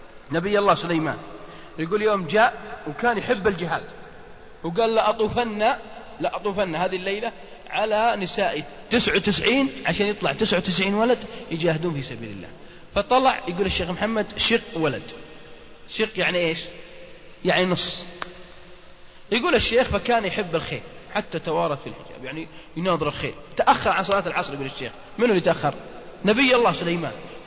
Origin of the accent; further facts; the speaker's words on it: Al-Qassim, Saudi Arabia; عندنا في القصيم ما أدري عندكم في الرياض